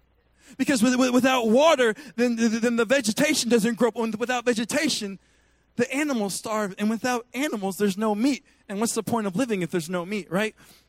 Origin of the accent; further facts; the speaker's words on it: Washington, United States; Listen, I'm from Washington State, where it will literally rain like 30 days straight.